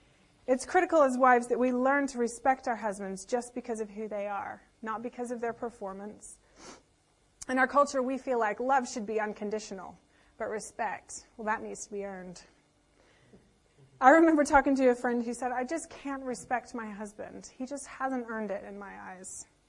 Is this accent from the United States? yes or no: yes; United States; Come on, we're English, but I'm American, so you can hold your hands high.